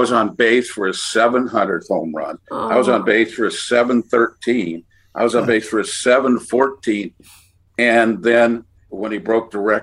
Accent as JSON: {"language": "English", "town": "Los Angeles", "region": "California", "country": "United States", "tie": "born or raised there", "said": "there was only three teams that were really interested in me, and that was the Dodgers, my hometown team."}